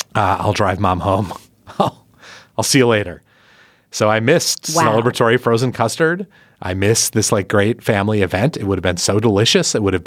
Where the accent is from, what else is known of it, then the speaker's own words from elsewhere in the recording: Milwaukee, Wisconsin, United States; So this weekend I was in my hometown, the place I grew up, beautiful Milwaukee, Wisconsin, a great place by a great lake